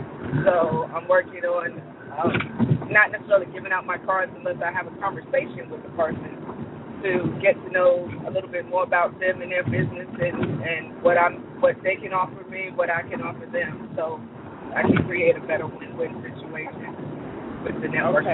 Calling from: Marietta, Georgia, United States; from Marietta, Georgia.

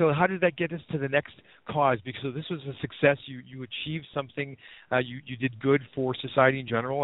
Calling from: Manhattan Beach, California, United States; I mean, I'm speaking from Manhattan Beach

